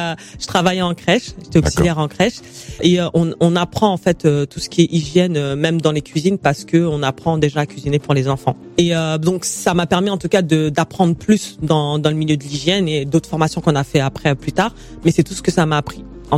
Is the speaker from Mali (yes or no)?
yes; Mali; c'est même pas que mon origine, moi je suis malienne